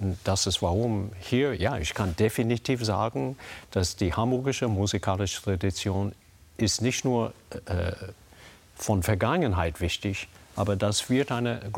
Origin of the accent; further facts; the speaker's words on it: United States; German is a second language; now in Germany; Deutschland für uns als Amerikaner ist ein Quelle von enorm Inspirations